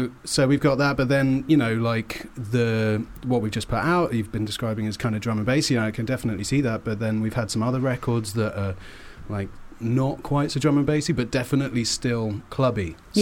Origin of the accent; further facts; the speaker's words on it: Birmingham, West Midlands, United Kingdom; I'm actually from Birmingham. I was born in Birmingham. Yeah, I was born in Birmingham.